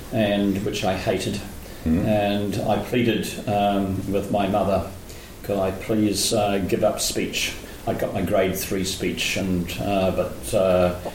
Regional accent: Whanganui, Manawatū-Whanganui, New Zealand; because I was raised in Whanganui

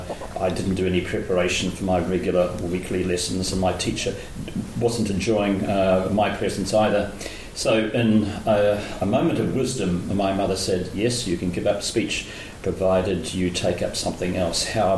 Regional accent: Whanganui, Manawatū-Whanganui, New Zealand; because I was raised in Whanganui

